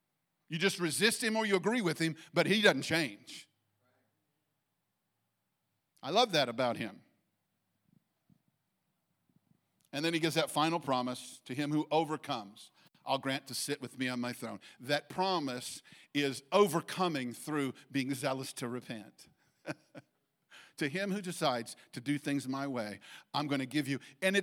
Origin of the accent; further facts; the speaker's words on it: Illinois, United States; And I'm a flatlander from Illinois, where you go from point A to point B in a relatively straight line.